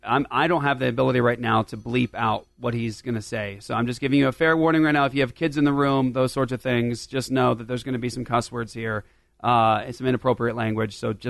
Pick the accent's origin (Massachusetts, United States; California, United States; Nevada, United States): Nevada, United States; Las Vegas; born there; I'm saying that my dad was in the Air Force. I was born in Las Vegas. We were there.